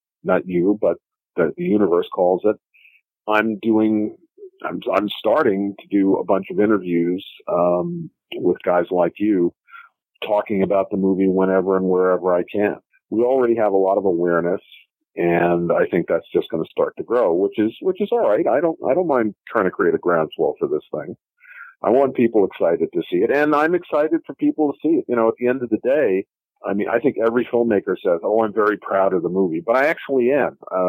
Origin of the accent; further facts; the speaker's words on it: New York City, New York, United States; I mean, I grew up in New York City. I didn't have any access to drive-ins, but I had access to 42nd Street